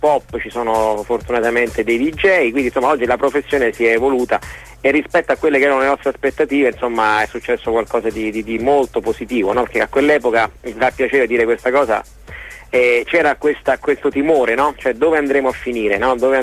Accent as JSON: {"language": "Italian", "town": "Rome", "region": "Lazio", "country": "Italy", "said": "Roma, la città, quella che sta al centro d'Italia."}